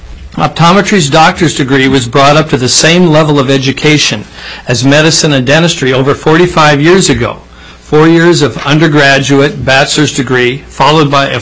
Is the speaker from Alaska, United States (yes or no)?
yes; Ketchikan, Alaska, United States; also born or lived in Craig; I was born and raised in Ketchikan and Craig, and I was the first Alaska Native optometrist.